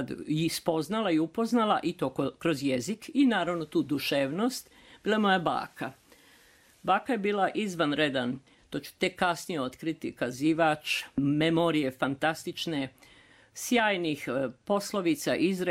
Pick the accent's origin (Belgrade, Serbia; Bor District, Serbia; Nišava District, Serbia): Belgrade, Serbia; I majka je mene dovodila iz Beograda, gde sam ja rođena, tačnije u Zemunu.